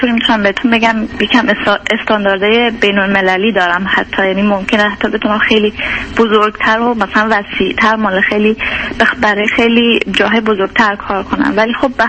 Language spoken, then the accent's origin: Persian; Iran; moved away as an adult; من تو سن کنکورم مهاجرت داشتیم، بعد موفق نشد دوباره برگشتیم ایران